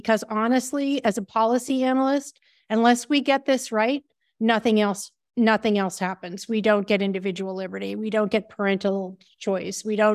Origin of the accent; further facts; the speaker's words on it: Massachusetts, United States; I grew up in Massachusetts. They made me leave when they found out I was a conservative, but I kind of cut my teeth when I was a kid.